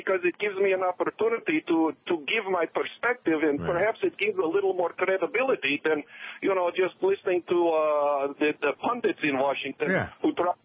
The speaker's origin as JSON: {"language": "English", "country": "Lithuania", "said": "I come from Lithuania."}